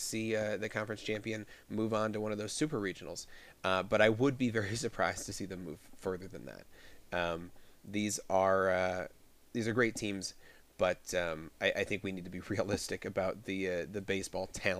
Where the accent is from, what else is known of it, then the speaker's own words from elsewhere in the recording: Ohio, United States; for those of us like me who were growing up in Northeast Ohio at the time.